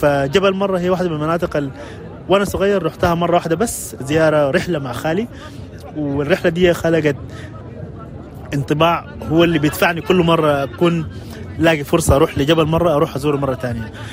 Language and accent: Arabic; Khartoum, Sudan; also born or lived in Darfur; انا اتولدت في دارفور، لكن زي الحال مع كل الاسر، معظم الاسر السودانيه، الناس كان بتحاول تيجي العاصمه السنتر. بالنسبه لاسرتي كان فرص وظائف احسن، تعليم افضل، كان الوجدان موجود في دارفور. طوال وجودي هنا في الخرطوم